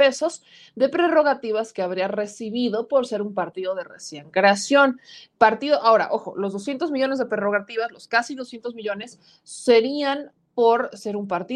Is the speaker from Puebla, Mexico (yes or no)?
yes; Puebla, Mexico; somos los poblanos